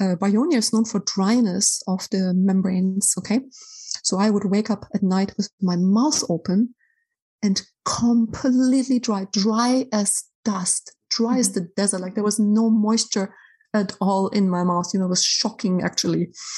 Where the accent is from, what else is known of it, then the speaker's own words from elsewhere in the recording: Germany; Yes, because I'm from Germany originally